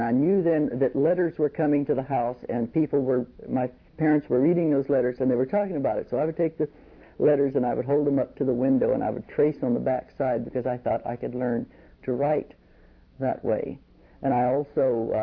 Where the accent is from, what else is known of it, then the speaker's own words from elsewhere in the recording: Gainesville, Texas, United States; born there; Oh, well, I was born in Gainesville, Texas on a farm.